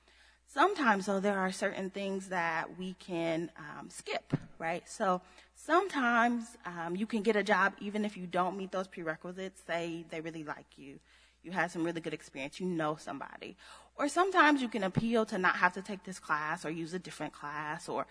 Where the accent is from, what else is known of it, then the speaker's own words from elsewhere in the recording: Akron, Ohio, United States; So my grandmother, I'm from Akron, Ohio.